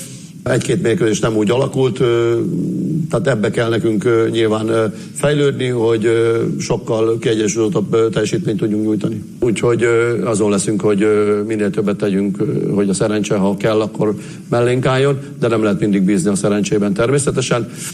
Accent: Borsod-Abaúj-Zemplén, Hungary; now in Debrecen, Hungary

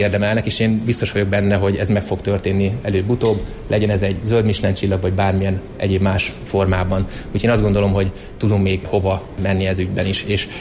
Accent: Miskolc, Borsod-Abaúj-Zemplén, Hungary; mi is nagyon szeretjük Miskolciként a Lilafüredi kisvasutat

